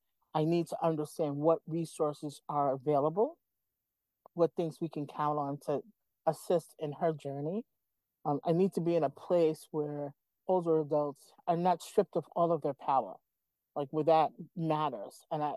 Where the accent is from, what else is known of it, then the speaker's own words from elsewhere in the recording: New York, United States; No, we're originally from New York. I am. She's originally from Alabama.